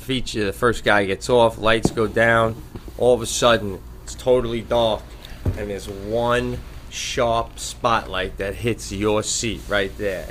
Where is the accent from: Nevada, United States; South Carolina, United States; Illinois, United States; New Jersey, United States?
Illinois, United States; Chicago; It was in my hometown of Chicago.